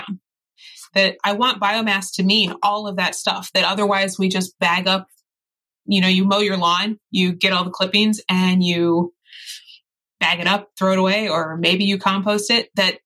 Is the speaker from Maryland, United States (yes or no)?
yes; Baltimore, Maryland, United States; But back home, I'm from Baltimore.